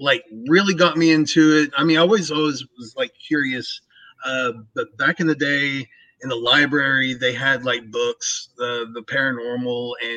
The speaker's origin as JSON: {"language": "English", "town": "Oak Ridge", "region": "Tennessee", "country": "United States", "tie": "born or raised there", "also_born_or_lived": "Chattanooga", "said": "So I've lived in Oak Ridge most of my life. I mean, I was born in Chattanooga, but I was pretty much raised here."}